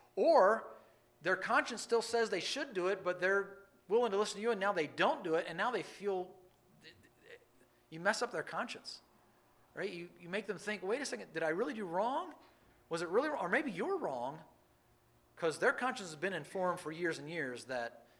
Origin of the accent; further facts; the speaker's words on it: United States; Growing up in America, we didn't pray before we moved the car.